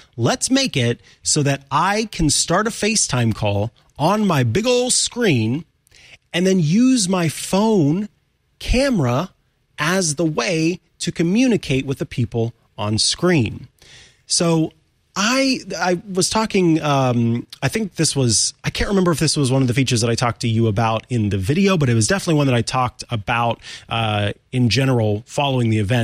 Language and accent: English; Missouri, United States; moved away as an adult; now in California, United States; So I moved to California from my home state of Missouri back in 2019 and moved by myself out here. So all of my family, all the people that I have known are all back in my home state.